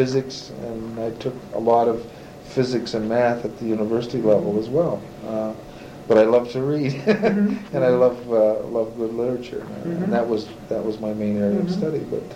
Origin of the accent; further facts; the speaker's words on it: United States; so that's most of the time I grew up in the States, in urban.